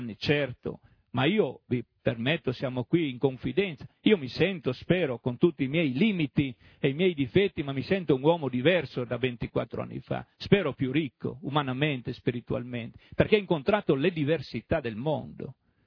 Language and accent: Italian; Tualis, Friuli-Venezia Giulia, Italy; riconosco che sono di Tualis, della montagna del Friuli